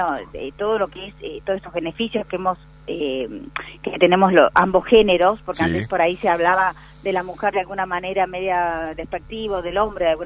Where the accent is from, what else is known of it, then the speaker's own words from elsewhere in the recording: Córdoba, Argentina; moved away as an adult; Sí, 94, porque yo llegué de Córdoba en el 93 para hacer el casting.